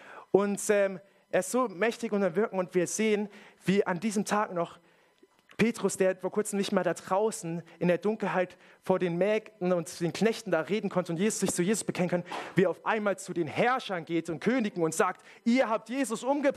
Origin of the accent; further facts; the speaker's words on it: Berlin, Germany; Ich komme aus Hellersdorf, bei uns redet man so.